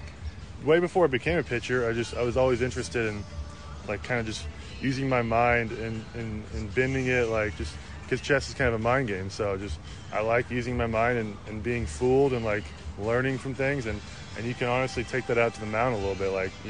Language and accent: English; Oklahoma City, Oklahoma, United States; So I'm actually from Oklahoma City. I know Jeff Andrews from Edmond, but I'm from Oklahoma City, which is, you know, 5 minutes. But I had a fun childhood growing up there.